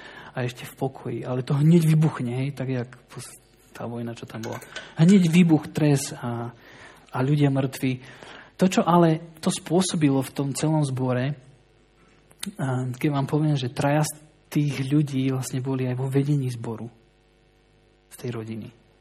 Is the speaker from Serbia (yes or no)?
yes; Báčski Petrovec, Vojvodina, Serbia; Ďalší príbeh sa udial v mojom rodnom meste, Bátskom Petrovci. A v tom zbore, kde som vyrastal